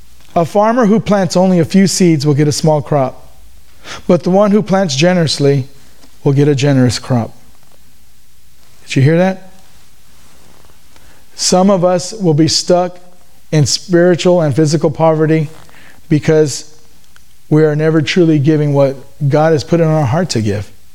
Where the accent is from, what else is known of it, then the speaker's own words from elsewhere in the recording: Texas, United States; And please forgive me, I'm Texan, okay?